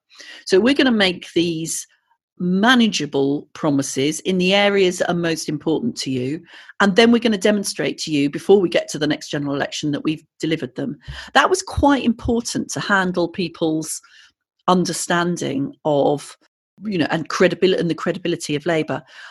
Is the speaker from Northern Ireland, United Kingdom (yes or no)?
no; Malvern, West Midlands, United Kingdom; Now, living in Malvern, you know, we have a significant number of private schools, and I grew up in Malvern.